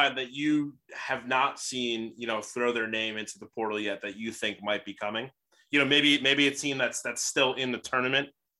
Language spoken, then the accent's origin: English; New York, United States; but I also grew up a St. John's fan. You know what I mean? Because I'm from New York.